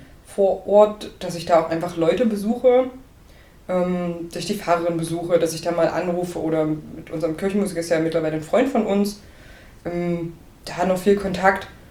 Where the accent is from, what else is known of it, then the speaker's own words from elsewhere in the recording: Burgscheidungen, Saxony-Anhalt, Germany; Aber Burgscheidung an sich ist jetzt auch nicht so groß. Wir haben 400 Einwohner. Gefühlt war ich auch mit dem halben Dorf verwandt.